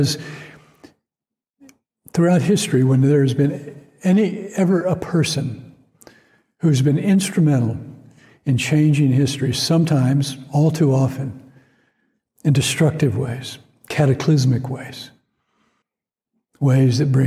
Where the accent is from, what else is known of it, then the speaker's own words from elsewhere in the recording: Atlanta, Georgia, United States; a speech of Reverend King's that he gave in Atlanta, my hometown, in 1967. So I was just nearing my 10th birthday